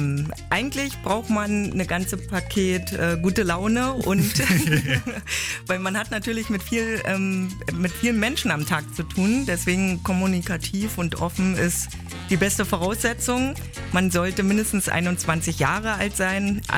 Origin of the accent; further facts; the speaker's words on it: Cottbus, Brandenburg, Germany; Ja, ich bin in Cottbus groß geworden. Natürlich ist das meine Heimat.